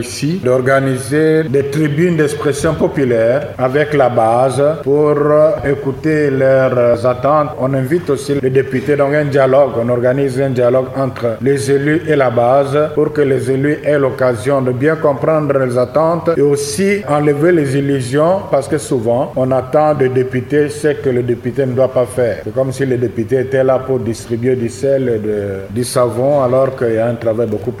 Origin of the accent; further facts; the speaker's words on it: DR Congo; je suis de la République démocratique du Congo.